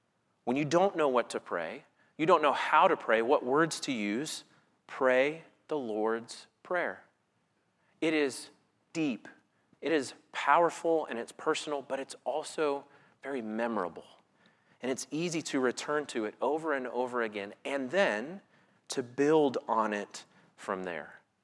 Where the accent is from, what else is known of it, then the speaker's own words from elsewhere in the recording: Florida, United States; I grew up in Florida